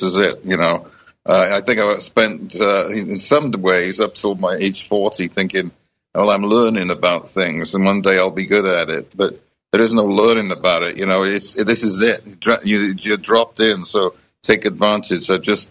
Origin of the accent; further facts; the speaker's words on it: Cardiff, Wales, United Kingdom; And I, of course, growing up in Cardiff, there was a similar light there.